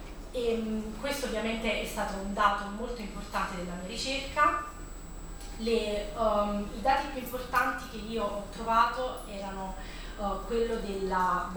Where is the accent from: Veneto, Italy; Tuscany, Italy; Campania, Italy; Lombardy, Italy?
Campania, Italy; nel mio caso era l'ex Campania, perché sono campana